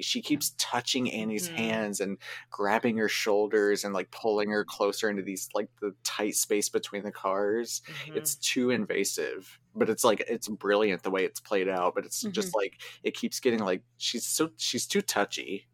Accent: the South, United States; See, and I'm not that, and I'm from the South, and I'm like, I don't want anyone to touch me ever.

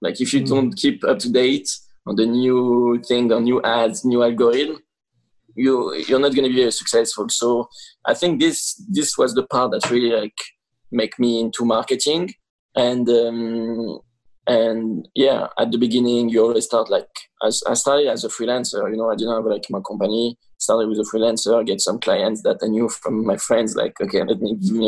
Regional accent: Nice, Provence-Alpes-Côte d'Azur, France; English is a second language; moved away as an adult; now in Los Angeles, United States; So, yeah, I moved like here like in 2012, like 8 years ago. I'm from France, Nice.

